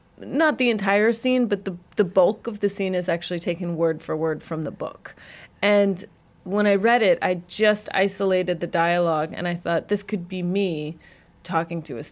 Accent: California, United States; And I'm from California, so it's doubly bad.

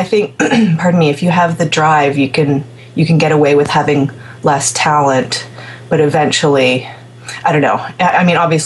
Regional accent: Ontario, Canada; I'm from Ontario, where you're from

